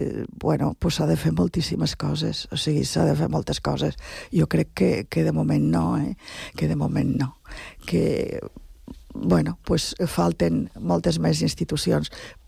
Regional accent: Flix, Catalonia, Spain; i després també segurament a Flix, al meu poble

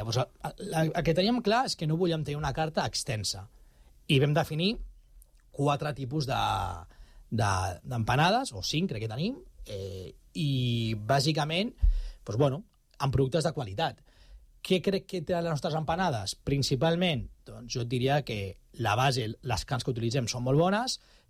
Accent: Catalonia, Spain; hi havia un repte de que som catalans

